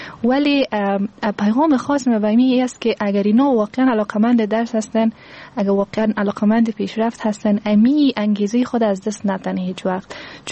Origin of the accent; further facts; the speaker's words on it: Afghanistan; ما افغان هستیم